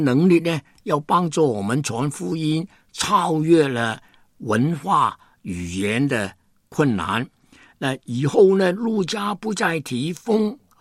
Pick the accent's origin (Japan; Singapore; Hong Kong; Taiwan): Hong Kong; born there; Chinese is a second language; 我那个时间是英国殖民地香港出生的一个青年人，根本没有好好的回过内地，没有回过乡下，在乡下也没有我的亲戚朋友。那么我呢，真的也不懂普通话，